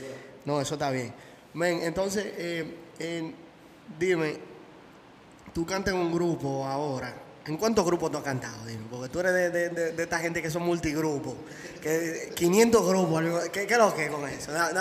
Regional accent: Santiago, Dominican Republic; Yo nací en Santiago, ¿sabes? Pero mi familia es de La Romana, mi familia del Este. Y toda mi familia del Este, pero yo nací en Santiago, tuve esa dicha y tengo muchas cosas en mi vocabulario que son de Santiago.

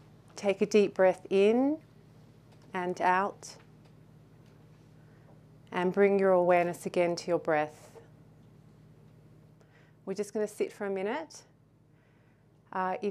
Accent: Melbourne, Victoria, Australia; So I was born in Melbourne, raised in the 60s and 70s.

